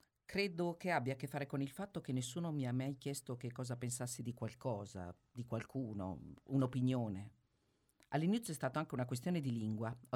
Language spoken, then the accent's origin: Italian; Ukraine; Italian is a second language; now in Italy; Vengo dall'Ucraina, anche se vengo non è il verbo giusto. Mi hanno portato qui con la forza.